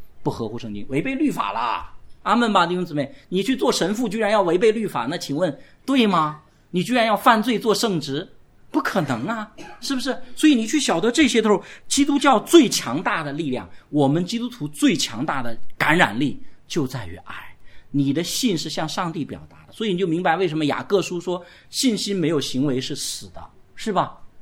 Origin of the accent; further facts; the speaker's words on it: China; 特别我们在中国成长，然后包括几十年前那就更可怕了。